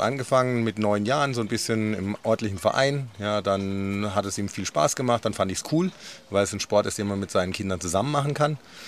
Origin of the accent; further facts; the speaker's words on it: Freiburg, Baden-Württemberg, Germany; Aus Freiburg.